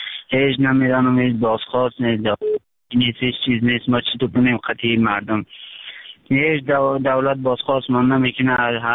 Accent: Warduj, Badakhshan, Afghanistan; now in Helmand, Afghanistan; اصلیت من از بدخشان هست و ولایت بدخشان و رسولی واردوج. ما فعلا در رسولی ولایت من رسولی گرمسیل، در رسولی گرمسیل هستیم

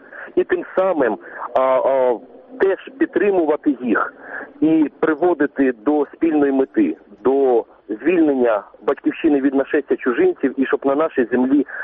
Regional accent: Luhansk Oblast, Ukraine; бо я родом сам з Луганської області

